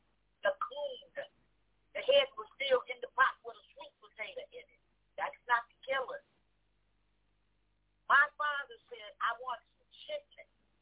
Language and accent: English; Chicago, Illinois, United States; I'm West Side. I was born in the Cook County Hospital on Washington Boulevard.